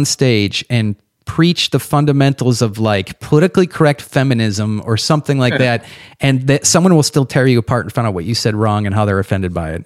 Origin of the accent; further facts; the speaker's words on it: Ireland; Well, I'm Irish, and I say...